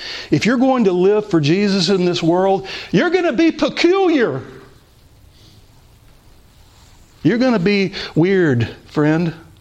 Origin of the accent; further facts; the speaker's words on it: Louisiana, United States; But when I was growing up in Louisiana, you didn't want to be peculiar.